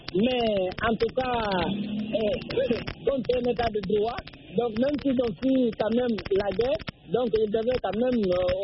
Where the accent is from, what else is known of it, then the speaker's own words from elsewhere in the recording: Guinea; now in Cameroon; moi, je suis originaire de la Guinée-Conakry, je suis venu, je rentrais illégalement ici au Cameroun.